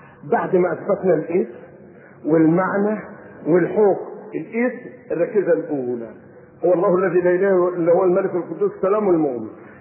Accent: Egypt; اللهم امن بلدنا مصر وامن

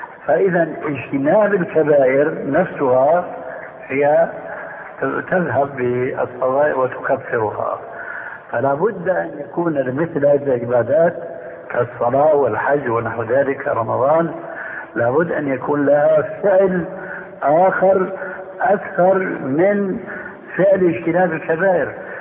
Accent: Syria; وكما يقول عندنا في سوريا نحط رجلينا بقى ماء بارد

